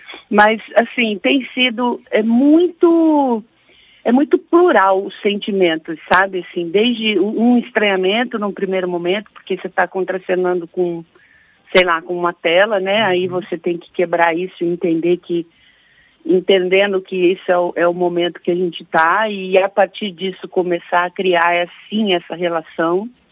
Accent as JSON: {"language": "Portuguese", "town": "Londrina", "region": "Paraná", "country": "Brazil", "said": "Londrina que é a cidade de onde eu venho"}